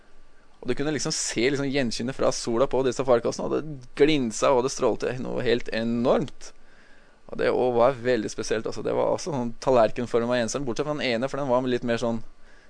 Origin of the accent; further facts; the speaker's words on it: Nannestad, Akershus, Norway; Jeg er fra Nannestad, 33 år gammel.